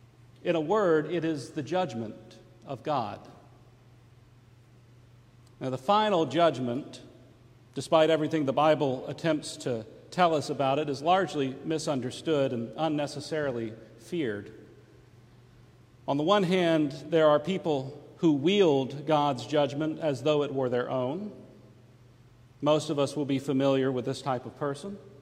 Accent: Mississippi Delta, United States; I grew up in the Delta. And so I grew up having no concept of what a hill or a valley was.

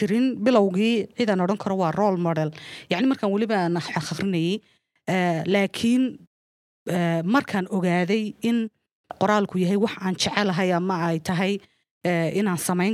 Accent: Hargeisa, Maroodi Jeex, Somalia; runtii hargeysaan ku barbaaray wax ku bartay

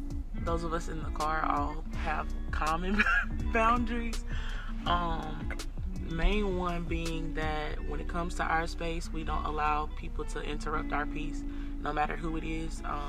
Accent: Gulfport, Mississippi, United States; I'm the youngest cousin and the only female cousin of the podcast. But I'm also from Gulfport, Mississippi

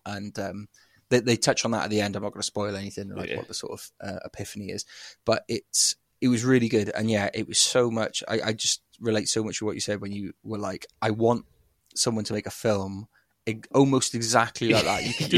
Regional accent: Wales, United Kingdom; first language English; I always say that my first language is English because I didn't use speak Welsh at home.

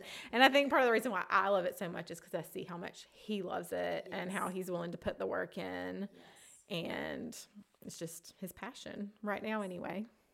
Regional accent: Birmingham, Alabama, United States; We're from Birmingham, Alabama, and obviously hockey is not the prominent sport in this area

